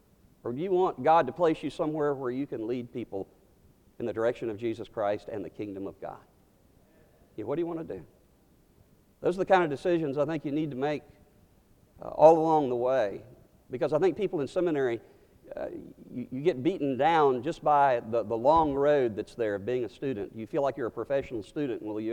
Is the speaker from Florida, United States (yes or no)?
yes; Miami, Florida, United States; I grew up in Miami, Florida.